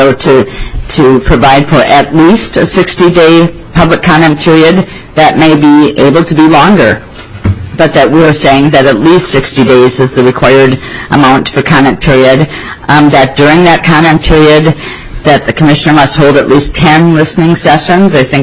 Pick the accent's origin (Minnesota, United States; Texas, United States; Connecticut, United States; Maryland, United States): Minnesota, United States; Houston; outside of Houston, Minnesota, so if I thought Representative Mahoney said he was in Houston, that's my hometown, my home area, which is in the southeasternmost county in Minnesota.